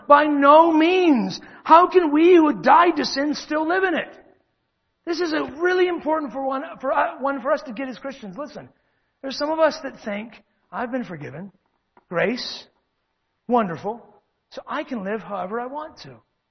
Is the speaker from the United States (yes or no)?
yes; Circleville, Ohio, United States; I remember many years ago, my hometown of Circleville, Ohio, I was walking the streets during this big festival we had called the Circleville Pumpkin Show.